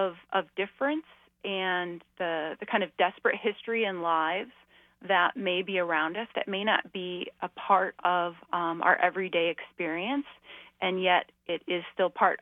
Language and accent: English; Illinois, United States; I grew up outside of Chicago. I currently live in central Indiana.